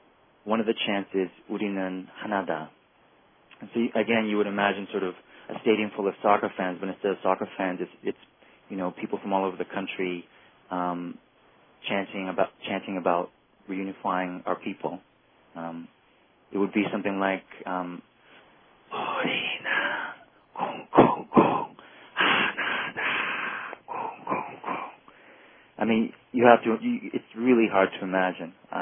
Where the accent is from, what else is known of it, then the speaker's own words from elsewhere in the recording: Canada; born there; I was born in Canada. I'm a second generation Korean